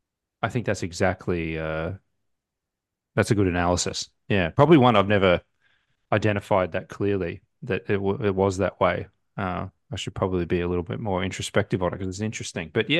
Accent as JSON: {"language": "English", "town": "Melbourne", "region": "Victoria", "country": "Australia", "tie": "born or raised there", "said": "So I was living in, I grew up in Melbourne in Australia. I actually grew up in the countryside, but my parents took me out of a small town at about the age of eight"}